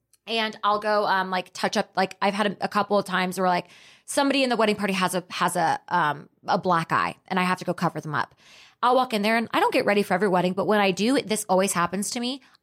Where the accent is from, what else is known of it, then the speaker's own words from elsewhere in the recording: Dallas, Texas, United States; I used to love the guys that wore flashy stuff because like I grew up in Dallas and it was like the guys who acted like they had money.